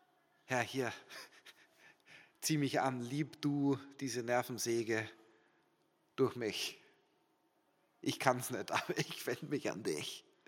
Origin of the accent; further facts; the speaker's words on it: Germany; Hey, wir sind Deutsche. Es ist in uns drin, in unserer Kultur.